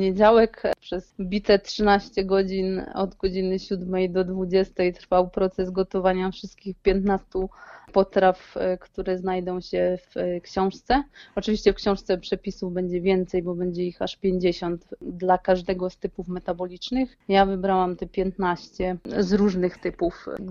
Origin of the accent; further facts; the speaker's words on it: Goczałkowice-Zdrój, Silesian Voivodeship, Poland; jako jedyna z rodziny urodziłam się na Śląsku. No przepraszam, jeszcze tata, ale rodzina pochodzi z Krakowa. Rodzice przyjechali do Goczałkowic na rok i tak już zostali od 81 roku. Więc trochę tutaj wrosłam